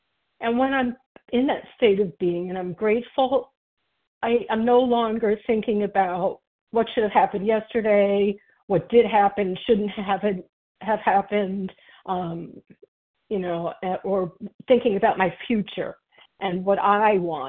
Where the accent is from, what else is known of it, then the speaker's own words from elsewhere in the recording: Virginia, United States; I'm from Virginia, and I am a newcomer as of the beginning of this month.